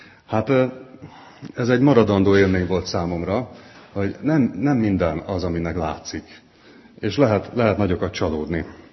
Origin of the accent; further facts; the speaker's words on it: Fót, Pest, Hungary; az egész falu, én Fóton nőttem föl, tudtam mindig, hogy megyünk az óvodába